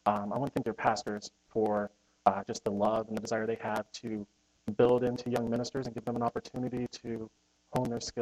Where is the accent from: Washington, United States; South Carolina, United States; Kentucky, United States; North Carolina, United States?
Kentucky, United States; Lexington; I'm from Lexington originally.